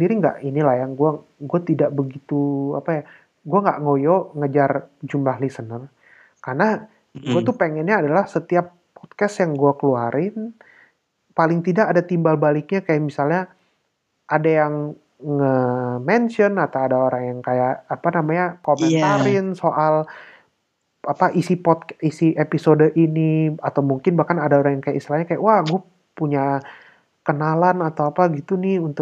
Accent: Sumatra, Indonesia; gue orang Sumatera juga kebetulan, jadi kayak istilah aman lah gitu

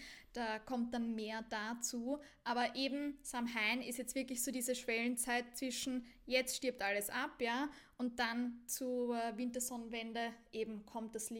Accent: Austria; bei uns in Österreich ist ja zum Beispiel Skifahren halt voll das Thema

